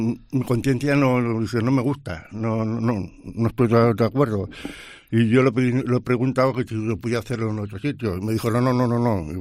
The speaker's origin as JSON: {"language": "Spanish", "town": "Lleida", "region": "Catalonia", "country": "Spain", "tie": "born or raised there", "also_born_or_lived": "Castro del Río, Spain", "said": "Yo nací en Córdoba, en Castro del Río. Desde pequeño ya me vine aquí a Lleida."}